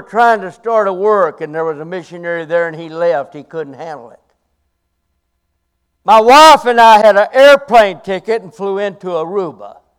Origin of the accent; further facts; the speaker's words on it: Kentucky, United States; Now, I'm from Kentucky, and we did homebrew, but we did moonshine